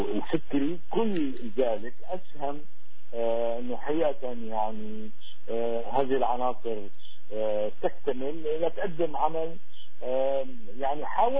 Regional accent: Quneitra Governorate, Syria; انا اساسا انتمي لاحدى مدن الجولان اللي ما زالت يعني مدينتي مدينة سيق ما زالت حتى اليوم يعني محتلة

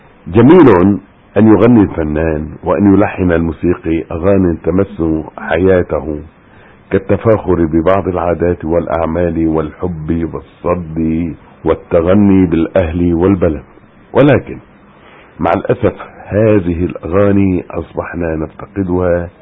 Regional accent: Aleppo, Aleppo Governorate, Syria; إلا من محاولات قليلة جدا، بدأها عندنا في حلب

